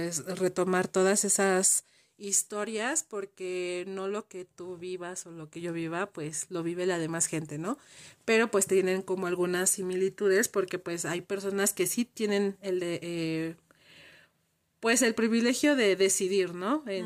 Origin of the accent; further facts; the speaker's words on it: State of Mexico, Mexico; nosotros somos del Estado de México, estamos cerca del distrito